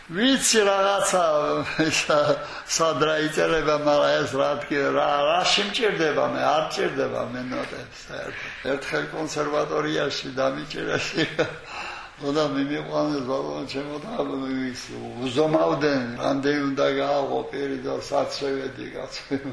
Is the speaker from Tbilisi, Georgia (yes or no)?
no; Samegrelo-Zemo Svaneti, Georgia; ჩვენ ახლა მეგრელები ვართ საქართველოში